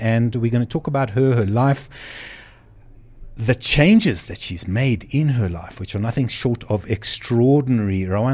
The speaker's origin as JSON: {"language": "English", "country": "South Africa", "said": "Being a South African, I think we were brought up to have certain stereotypes about certain people in our minds."}